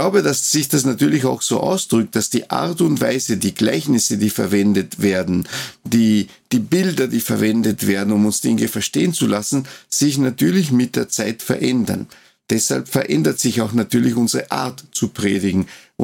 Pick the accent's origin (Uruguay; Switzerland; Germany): Uruguay; now in Austria; Ich bin ja als Kind aufgewachsen in Uruguay und die Kirche in Uruguay ist viel größer, als sie in Österreich ist.